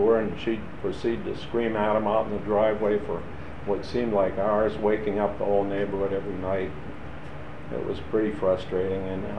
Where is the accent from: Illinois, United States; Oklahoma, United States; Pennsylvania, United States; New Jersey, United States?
Pennsylvania, United States; Verona; And I grew up in Verona, which is up the river, up the Allegheny River, about 12 miles from the point.